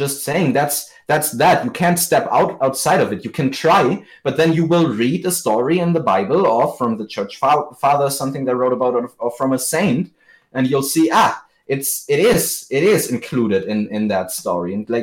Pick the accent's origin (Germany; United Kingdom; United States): Germany; in Germany, my home country, there are many of those monasteries and churches